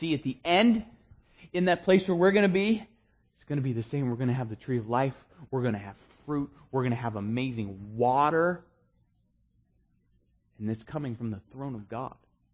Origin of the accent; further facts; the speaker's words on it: Maine, United States; Now, you guys, I'm from Maine. There's springs in Maine.